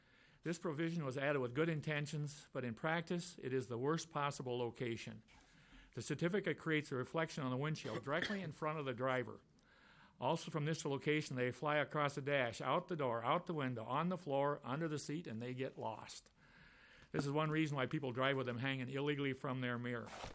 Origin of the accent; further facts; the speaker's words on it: Rogers, United States; from Rogers. My son and I have a small inventing company.